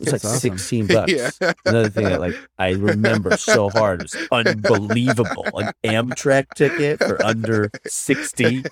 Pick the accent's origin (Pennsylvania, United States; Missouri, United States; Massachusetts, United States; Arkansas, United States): Massachusetts, United States; I guess I had a side door in the suburbs growing up in Massachusetts, but, you know.